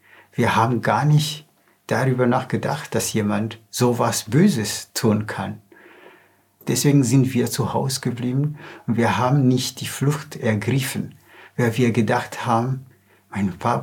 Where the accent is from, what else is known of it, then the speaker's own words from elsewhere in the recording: Rwanda; Ich bin in Ruanda geboren und aufgewachsen mit 9 Geschwistern. Mein Papa war Pastor in Ruanda von einer kleinen Gemeinde.